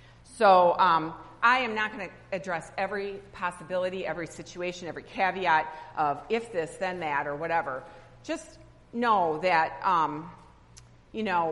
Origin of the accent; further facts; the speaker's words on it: Kenosha, Wisconsin, United States; I'm from Kenosha, Wisconsin. Racine's just like the city right above us.